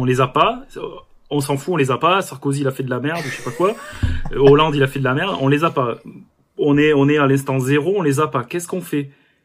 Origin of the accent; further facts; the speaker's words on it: France; en France, en fait, on est tellement... Enfin, on est français